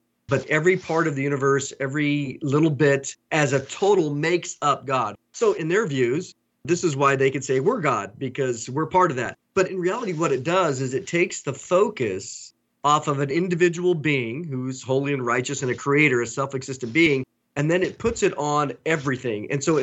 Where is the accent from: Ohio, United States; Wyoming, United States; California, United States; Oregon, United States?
Oregon, United States; I grew up in Oregon. It's way different than when I was there as a kid.